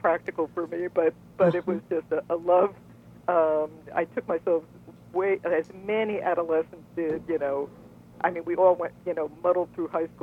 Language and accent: English; Yonkers, New York, United States; born and raised in Yonkers, New York, and in the 1950s.